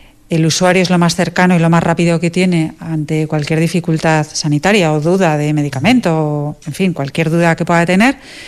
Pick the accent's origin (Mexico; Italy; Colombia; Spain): Spain; Irún, Basque Country; born there; now in Pamplona, Spain; yo nací en Irún, mi familia materna es de Irún, pero vivo en Pamplona por temas laborales